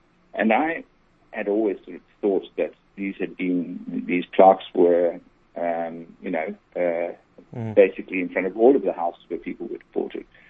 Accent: Johannesburg, Gauteng, South Africa; also born or lived in Netherlands; I was born in the Netherlands, but my folks emigrated when I was four. So we emigrated in 69 and settled in Johannesburg then. And then I went to English schools in Johannesburg

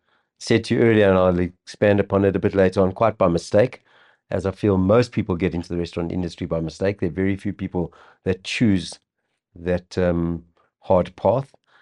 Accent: Klerksdorp, North West, South Africa; I grew up in Klerksdorp, and to earn a little bit of extra pocket money, worked as a waiter.

